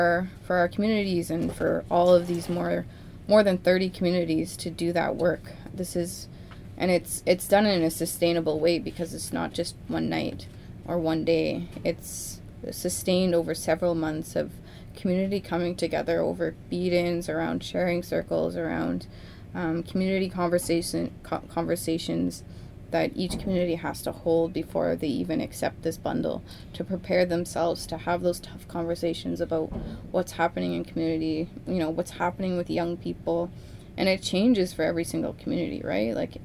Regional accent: Lac St. Anne, Alberta, Canada; I'm from Lac St. Anne, Alberta.

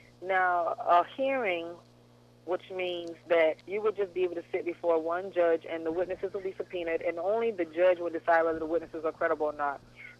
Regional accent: Georgia, United States; I've gone places in the military and traveled around the world and almost just be ashamed to say that I'm from Georgia.

